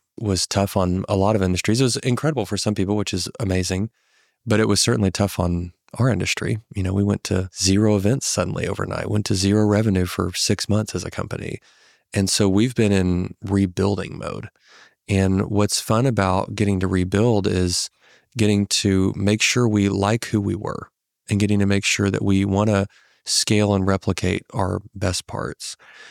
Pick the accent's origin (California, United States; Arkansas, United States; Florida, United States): Arkansas, United States; We're from Arkansas. I've been in Arkansas my whole life.